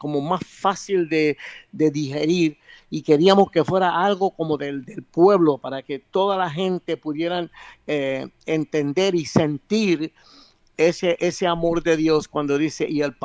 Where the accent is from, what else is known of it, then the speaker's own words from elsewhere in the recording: Brooklyn, New York, United States; born there; yo nací en Brooklyn, Nueva York, de familia puertorriqueña, ¿verdad? Mi familia es puertorriqueña.